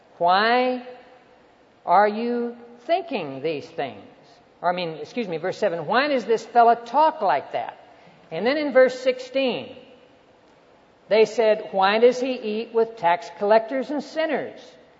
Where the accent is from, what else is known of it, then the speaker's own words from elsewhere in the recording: Dodsonville, Texas, United States; born there; the first Sunday after I was born in Dodsonville, Texas. But one thing that really gets me when I hear this statement, well, we Baptists don't do it that way.